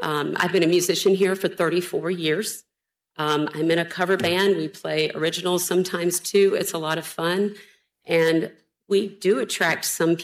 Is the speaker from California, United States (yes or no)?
no; Florida, United States; I just want to talk about for a second what it's like to come from an arts desert. I'm from Levy County, a Title I school.